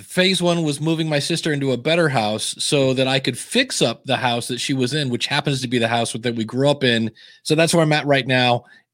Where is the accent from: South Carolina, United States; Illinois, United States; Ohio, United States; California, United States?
Ohio, United States; Akron; also born or lived in Cleveland; I moved from Akron to Cleveland, which is about 45 minutes north, and was there for about 8 years while I was married.